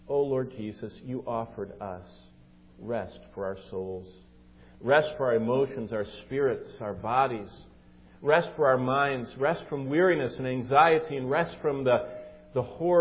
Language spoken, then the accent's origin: English; Lansing, Michigan, United States; when I grew up in Lansing, we used to have three channels.